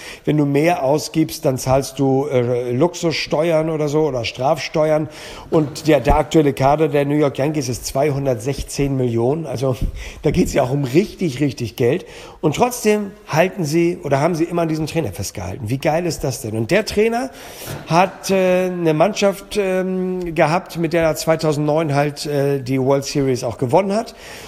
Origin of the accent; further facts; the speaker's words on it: Hamburg, Germany; Vielleicht würde meine Wahl am Ende auf Hamburg fallen, weil es meine Heimat ist